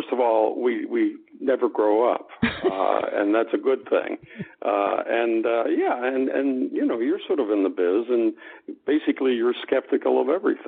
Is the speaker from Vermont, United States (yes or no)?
no; Little Rock, Arkansas, United States; also born or lived in Baltimore; Well, I was born in Baltimore, but raised in Little Rock, Arkansas, and then left and didn't really go back until the Clintons got elected.